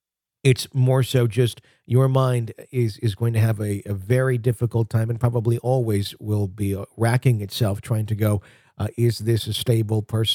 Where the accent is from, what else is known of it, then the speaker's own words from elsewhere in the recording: the South, United States; accent: Southern; I'm from the South, but I have mostly lost my accent.